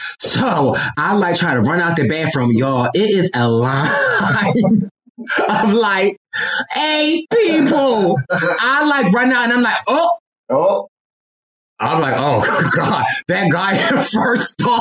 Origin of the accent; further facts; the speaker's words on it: United States; we are still in Africa and there are things, you know, we are American.